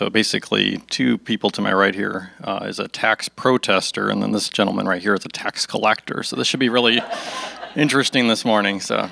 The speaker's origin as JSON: {"language": "English", "region": "Minnesota", "country": "United States", "tie": "born or raised there", "moved": "as an adult", "lives_now": "Sacramento, United States", "said": "So born and raised in Minnesota, came out to California for college, ended up here in Sacramento, worked in the Capitol for 4 different legislators."}